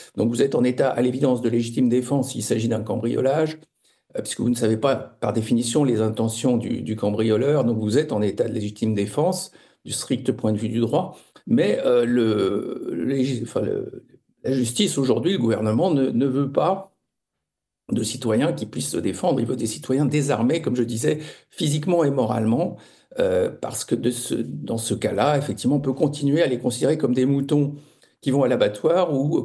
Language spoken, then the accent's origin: French; Paris, Île-de-France, France; born there; Je suis parisien de naissance, donc j'ai pris les transports en commun de nombreuses fois